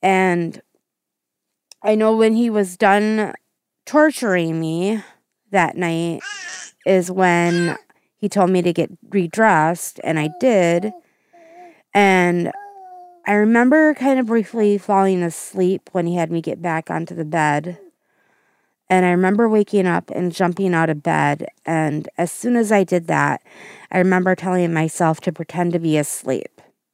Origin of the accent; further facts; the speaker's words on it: Wisconsin, United States; I am from Central Wisconsin area.